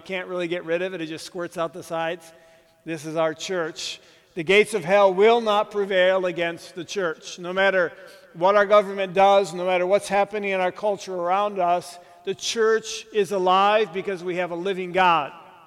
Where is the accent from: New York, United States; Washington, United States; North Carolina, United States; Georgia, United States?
New York, United States; now in Michigan, United States; Donna's from Pennsylvania. I'm from New York.